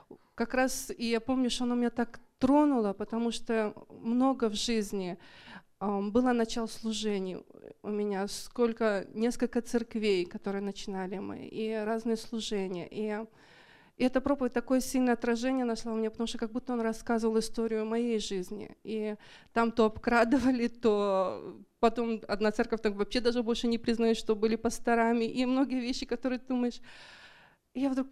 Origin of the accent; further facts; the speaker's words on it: Renton, Washington, United States; Russian is a second language; и я из Рентона.